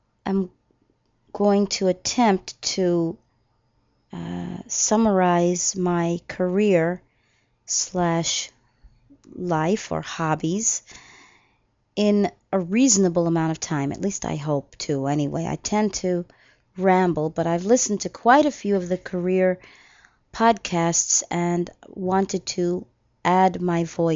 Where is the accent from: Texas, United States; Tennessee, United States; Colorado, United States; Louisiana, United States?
Texas, United States; now in New York City, United States; I am from Texas originally, but have lived in New York City for now 40 years, which makes me a New Yorker, I believe.